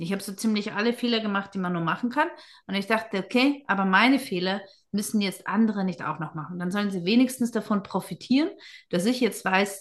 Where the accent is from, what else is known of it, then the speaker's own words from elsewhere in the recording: Vienna, Austria; born there; ich bin gebürtige Wiener